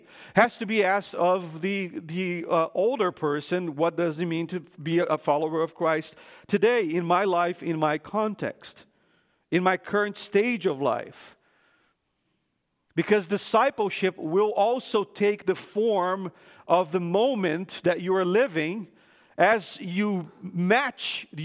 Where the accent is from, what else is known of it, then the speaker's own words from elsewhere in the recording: Brazil; when I was growing up in Brazil, I grew up in a Christian home